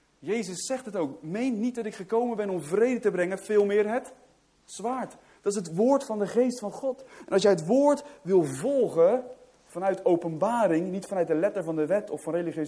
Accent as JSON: {"language": "Dutch", "country": "Netherlands", "said": "En daar moeten we ons als Nederlanders, en zeker in deze streek, van bekeren."}